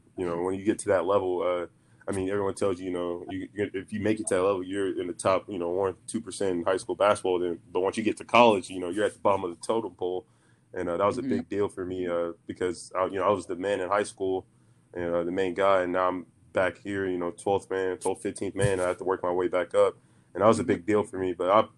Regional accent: Texas, United States; In Texas, early on, always rooted for the home team.

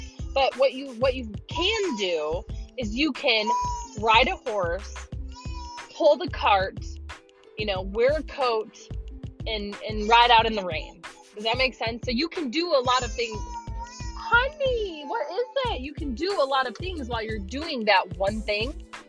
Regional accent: Illinois, United States; now in Nashville, United States; I am formerly from Illinois as of May. So like 6 months ago, I moved to Nashville.

